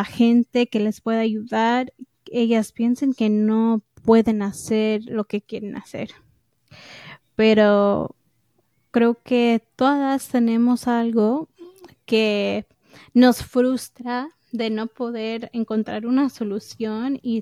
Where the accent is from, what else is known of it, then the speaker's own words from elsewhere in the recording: New York, United States; yo crecí en Nueva York. Soy hija de mexicana, de moreliana, de Michoacán. Y Morelia es como mi segundo lugar